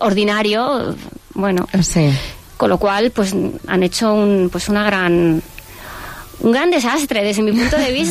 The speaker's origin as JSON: {"language": "Spanish", "country": "Spain", "said": "yo como juez español"}